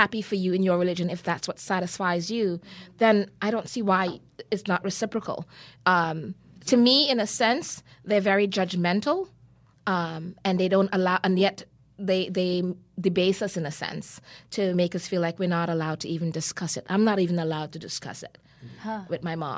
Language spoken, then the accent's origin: English; Canada; My mom is extremely, extremely Christian. We're from Canada.